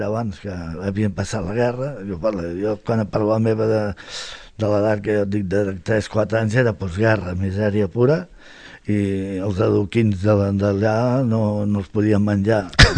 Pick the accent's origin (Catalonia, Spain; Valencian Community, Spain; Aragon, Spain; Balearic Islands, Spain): Catalonia, Spain; Barcelona; Jo sóc fill de Gràcia. Gràcia, barri amb tramvia, del peu del davant de casa un tramvia